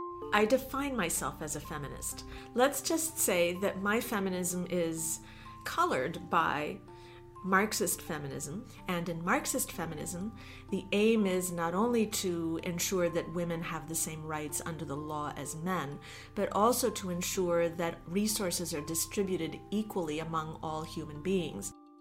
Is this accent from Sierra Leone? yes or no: no; Italy; also born or lived in United States; now in Vancouver, Canada; I have a complicated story about where I'm from. Most recently, I came to Canada from the United States only 6 months ago, and I lived in the United States for a very long time, but originally I'm from Italy.